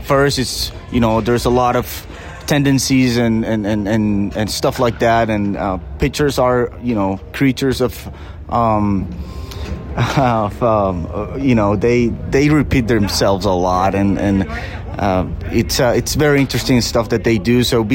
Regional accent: Colombia; He's from my hometown in Colombia.

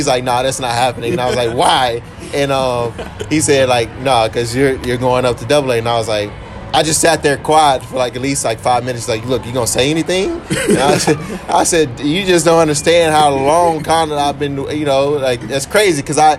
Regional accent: Hattiesburg, Mississippi, United States; we coming from the place that I came from Hattiesburg, and the environment and the community that we had behind our high school baseball team, it was amazing.

